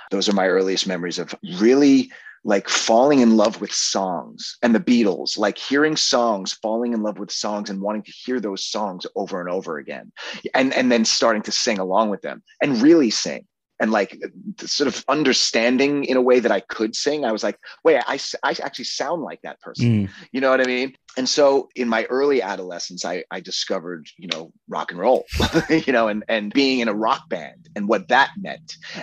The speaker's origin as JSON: {"language": "English", "region": "New York", "country": "United States", "tie": "born or raised there", "said": "like, you know, growing up on Long Island, most kids spend a good amount of their socializing and social life going into the city every weekend."}